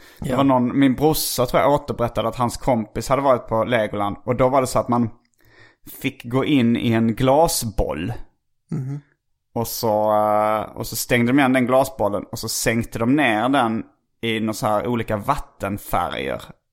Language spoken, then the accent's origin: Swedish; Gothenburg, Västra Götaland County, Sweden; Nej! Jag är göteborgare!